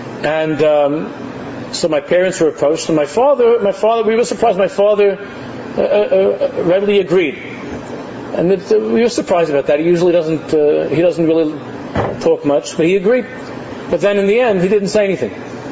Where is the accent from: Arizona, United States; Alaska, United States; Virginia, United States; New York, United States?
New York, United States; Queens; again, I'm from out of town. I come from Queens.